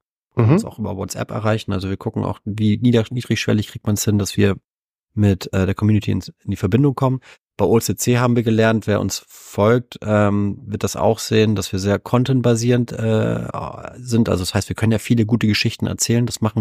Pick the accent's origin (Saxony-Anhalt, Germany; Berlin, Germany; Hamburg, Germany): Hamburg, Germany; Ich selber bin Hamburger Jung aus 41 Jahre alt, verheiratet, einen 2-jährigen Sohn